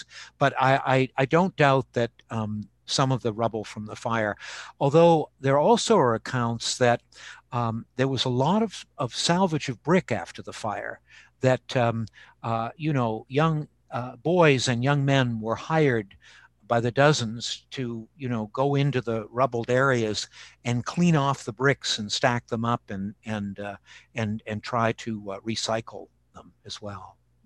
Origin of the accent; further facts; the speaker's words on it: Portland, Maine, United States; And I can remember in my youth growing up in Portland, the reservoir was still there